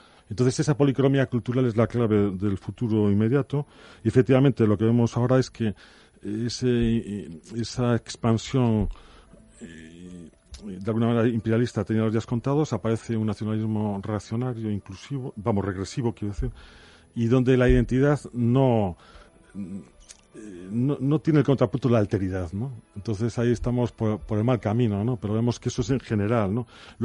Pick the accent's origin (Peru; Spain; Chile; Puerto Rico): Spain; Galicia; now in Madrid, Spain; Yo soy de Galicia, vivo parte del tiempo desde hace años en Madrid.